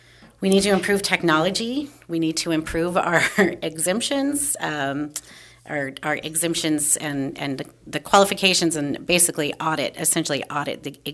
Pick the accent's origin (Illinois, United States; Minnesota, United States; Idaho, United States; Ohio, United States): Idaho, United States; Well, thank you, Barbara. … I'm running for Bonner County Assessor. I grew up in Bonner County.